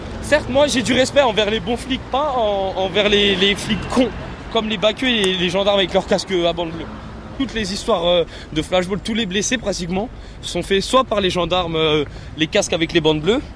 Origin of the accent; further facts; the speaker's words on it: Pontoise, Île-de-France, France; Moi, je viens de Pontoise, 95.